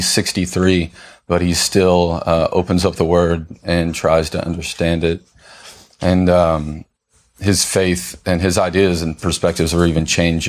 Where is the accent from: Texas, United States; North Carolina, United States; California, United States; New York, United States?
Texas, United States; Sulphur Springs; I'm from Sulphur Springs, Texas, Northeast Texas. It's so very different from where we live here.